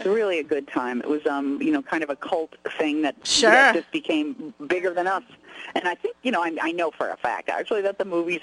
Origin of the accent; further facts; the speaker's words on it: Chicago, Illinois, United States; moved away as an adult; now in Los Angeles, United States; I'm from Chicago, and I did a lot of theater in Chicago